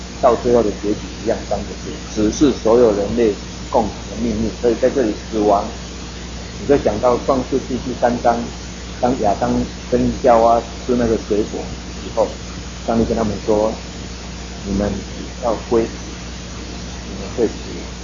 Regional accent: Taiwan; 这个跟我们台湾人很像哈

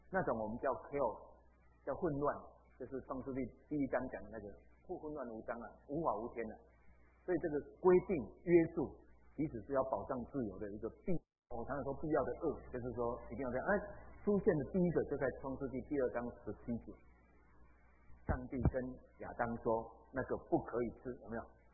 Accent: Taiwan; 我们台湾人很奇怪

